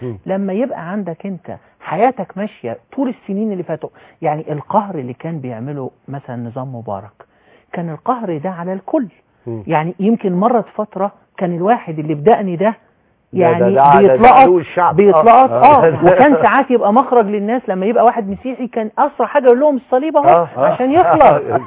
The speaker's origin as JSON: {"language": "Arabic", "country": "Egypt", "said": "احنا هنا في اللحظه دي عشان نحمي مصر"}